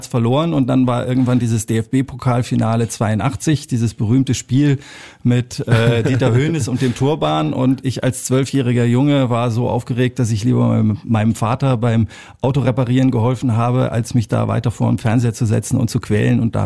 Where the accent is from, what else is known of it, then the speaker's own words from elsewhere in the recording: Berlin, Germany; Ich selber bin so eine Ausnahme als Berliner, ein Fan vom 1. FC Nürnberg.